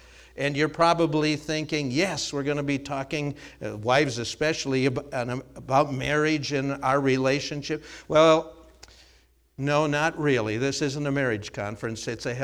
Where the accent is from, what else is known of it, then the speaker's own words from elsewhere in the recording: Minnesota, United States; Originally, I had pastored in Pennsylvania in my home state of Minnesota